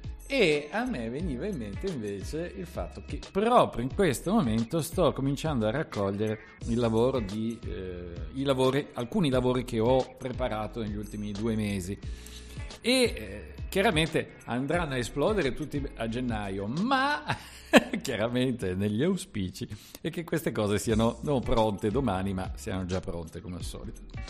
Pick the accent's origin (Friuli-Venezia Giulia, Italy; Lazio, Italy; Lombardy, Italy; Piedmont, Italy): Lombardy, Italy; Milan; soprattutto per me che sono di Milano